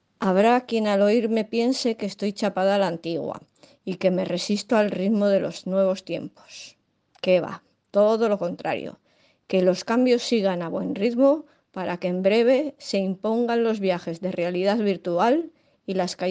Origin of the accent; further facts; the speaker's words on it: Bilbao, Basque Country, Spain; Hace ya unos cuantos años que vivo en el casco viejo de Bilbao. Aunque como bilbaína lo conozco de toda la vida